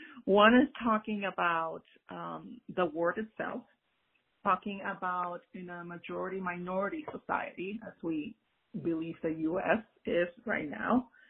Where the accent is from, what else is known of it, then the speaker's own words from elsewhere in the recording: Puerto Rico; moved away; I was born and raised in Puerto Rico, so I think that's an important disclaimer, if you will